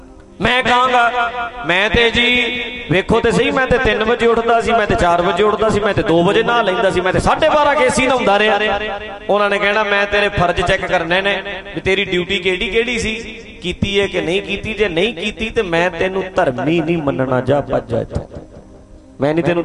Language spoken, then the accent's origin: Punjabi; Dhadrian, Punjab, India; ਸਾਡੇ ਨਾ ਨੇੜੇ ਪਿੰਡ ਰੱਤੋਕੇ ਆ, ਮੇਰੇ ਪਿੰਡ ਢੱਡਰੀਆਂ ਦੇ ਨਾਲ ਇੱਕ ਪਿੰਡ ਆ ਰੱਤੋਕੇ।